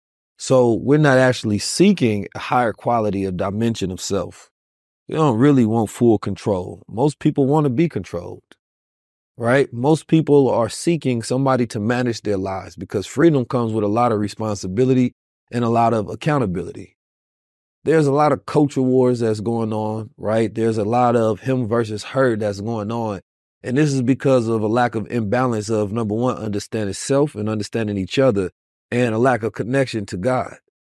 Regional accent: Oakland, California, United States; Me growing up in Oakland, California, I seen this firsthand, right?

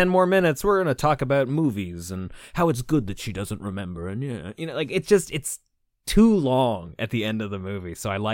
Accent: Canada; because I'm Canadian, I guess.

